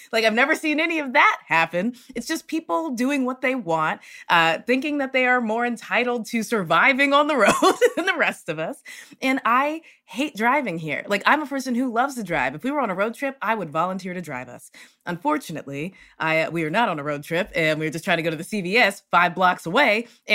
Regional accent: the South, United States; So I've been driving for more than half my life. I'm from the South. So you learn how to drive.

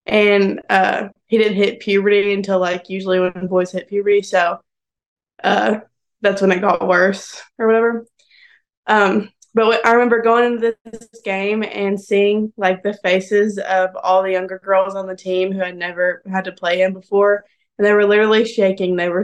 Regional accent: Murphy, North Carolina, United States; Okay, so I'm from Murphy, North Carolina.

